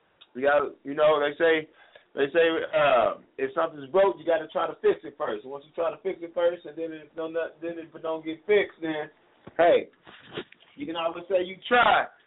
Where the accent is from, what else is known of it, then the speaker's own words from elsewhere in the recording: United States; as a black man growing up in America, we embody couples like this.